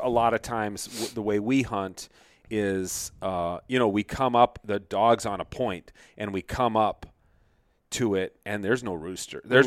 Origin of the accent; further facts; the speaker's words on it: Edina, Minnesota, United States; But I grew up just a suburban kid in Edina